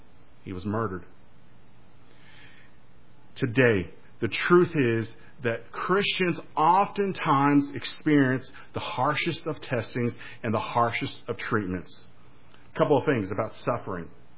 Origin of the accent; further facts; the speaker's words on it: California, United States; I'm originally from California. Those from Kentucky, don't hold that against me.